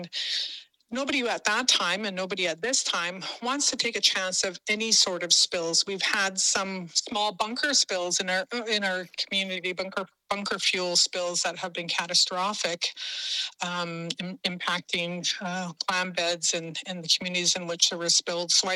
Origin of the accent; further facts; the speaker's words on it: British Columbia, Canada; I come from the Yaklanif clan of Haida Gwaii